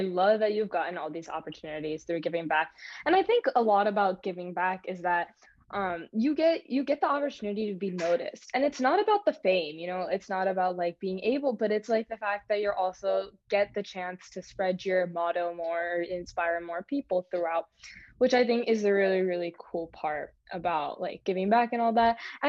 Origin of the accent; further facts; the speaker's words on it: Ohio, United States; So I'm from Ohio, so I'm not sure if we just don't have them, if I'm not aware.